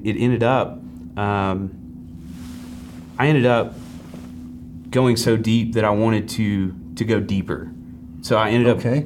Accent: Memphis, Tennessee, United States; So I grew up in Memphis. I lived there for 24 years, and just really, honestly, I grew up in the church.

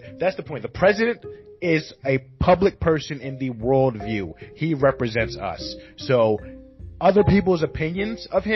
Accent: New York, United States; also born or lived in New Jersey; We grew up in New York, New Jersey.

